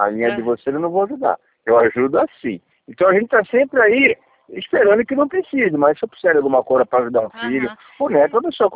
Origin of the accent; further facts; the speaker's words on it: São Paulo, Brazil; eu sou do Estado de São Paulo, né?